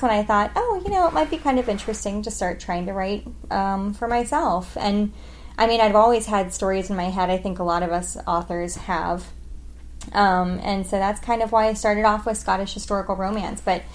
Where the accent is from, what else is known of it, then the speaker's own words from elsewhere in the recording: Germany; I grew up in Germany. I spent 12 years there.